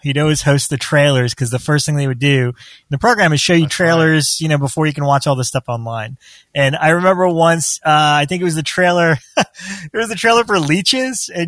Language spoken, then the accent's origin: English; New York, United States; since we're both from New York, it's literally the same ads I saw growing up